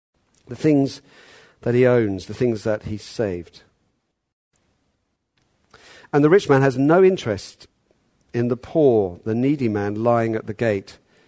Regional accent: United Kingdom; I couldn't think of a softer way of putting that. Being British, I kind of wanted to.

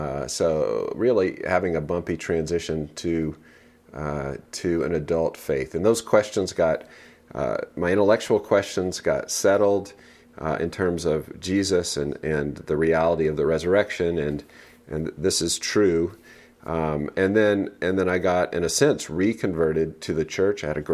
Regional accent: the South, United States; which actually I find growing up in the South is somewhat refreshing because the people who are at church want to be at church.

